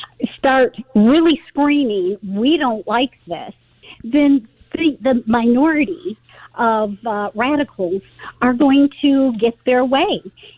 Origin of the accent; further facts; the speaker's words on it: Michigan, United States; I hate to say this. I'm from Michigan originally. So I'm down here because my husband works at the university.